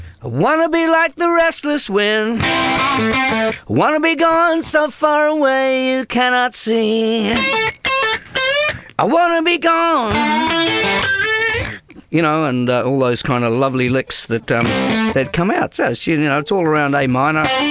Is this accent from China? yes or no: no; New Zealand; I'm a New Zealander. That's where my accent is coming from here.